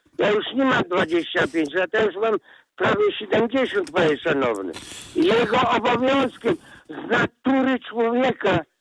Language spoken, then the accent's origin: Polish; Chełmża, Kuyavian-Pomeranian Voivodeship, Poland; Proszę pana, ja pochodzę z Chełmży i ja wiem, jak się pisze dokładnie Chełmża.